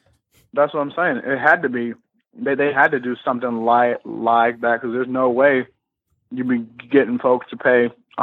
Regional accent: Cleveland, Ohio, United States; Well, again, that's all things that, you know, translate back to me growing up in Cleveland.

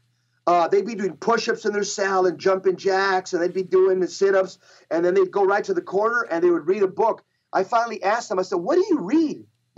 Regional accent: California, United States; Again, I was born in 1961, so I grew up in the Novus Ordo balloon banners and butterfly culture, you know, of Southern California

